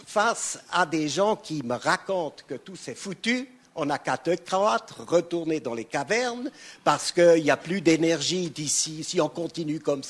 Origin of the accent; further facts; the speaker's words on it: Switzerland; Je suis un Suisse allemand pragmatique